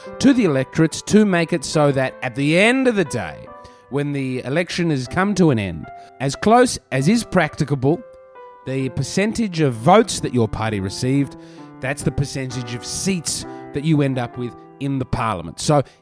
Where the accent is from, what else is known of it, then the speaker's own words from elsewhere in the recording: Australia; as an Australian